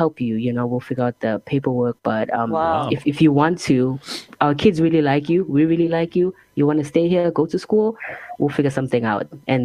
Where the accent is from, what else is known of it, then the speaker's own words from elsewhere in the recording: South Africa; at least by the standards I was raised in South Africa. And the mother, actually, they were very well-educated people, and I wanted to go back to South Africa